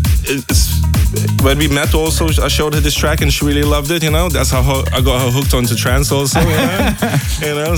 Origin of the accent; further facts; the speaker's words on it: Lithuania; English is a second language; now in London, United Kingdom; Sarah is from France, and I'm from Lithuania.